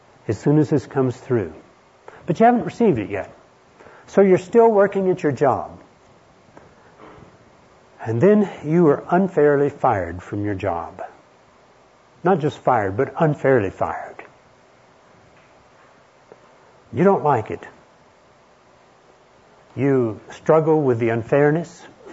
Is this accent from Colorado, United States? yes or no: no; Texas, United States; I grew up in Deep East Texas. That's about one notch more cultural than Alabama, John.